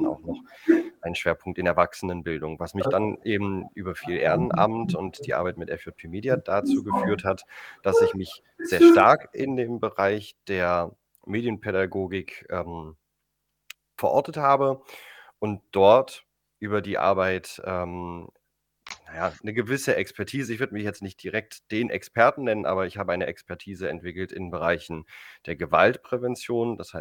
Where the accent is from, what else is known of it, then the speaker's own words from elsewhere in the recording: Magdeburg, Saxony-Anhalt, Germany; Grundsätzlich, ich komme auch hier aus Magdeburg.